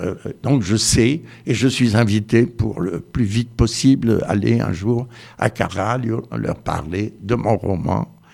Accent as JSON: {"language": "French", "town": "Digne", "region": "Provence-Alpes-Côte d'Azur", "country": "France", "tie": "born or raised there", "said": "c'est à Digne que j'ai vécu toute mon enfance, c'est à Digne que je suis revenu au moment de ma retraite."}